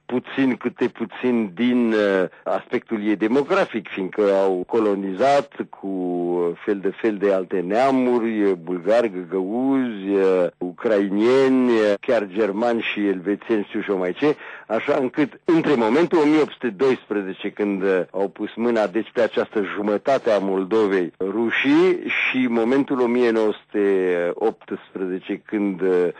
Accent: Romania; eu vă spun ce gândesc ca român din România.

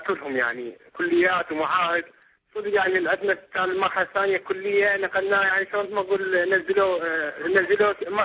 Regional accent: Baghdad, Baghdad Governorate, Iraq; now in Sulaymaniyah, Iraq; من بغداد.

